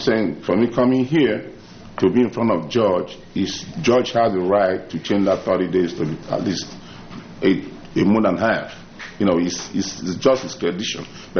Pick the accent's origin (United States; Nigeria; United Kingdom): Nigeria; I'm from Nigeria, so I remit money